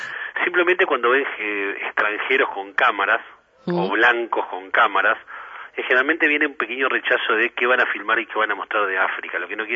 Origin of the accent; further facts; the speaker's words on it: Uruguay; Bueno, nosotros somos de Uruguay.